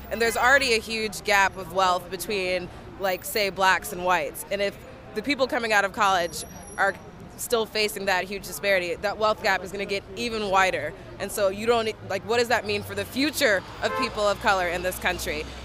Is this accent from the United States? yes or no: yes; Kentucky, United States; now in Brooklyn, United States; I'm from Kentucky, but I live in Brooklyn.